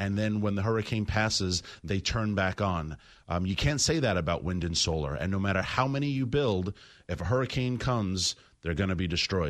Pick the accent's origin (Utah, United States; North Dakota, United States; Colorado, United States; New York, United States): New York, United States; A New Yorker. I'm a New Yorker. I can say that.